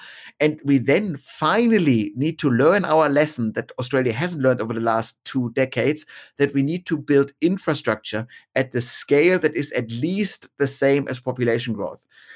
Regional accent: Munich, Bavaria, Germany; I'm pointing to my hometown of Munich in Germany that got the Olympics in the 70s.

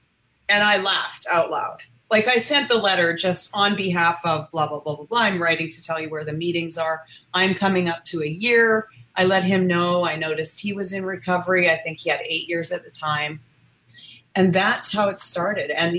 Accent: Canada; I was in the U.S. I'm from Canada.

